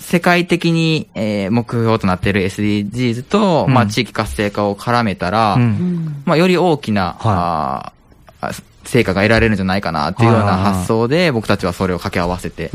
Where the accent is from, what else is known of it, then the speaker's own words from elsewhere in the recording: Nishiwaki, Hyogo, Japan; 僕の地元西脇もそうですけど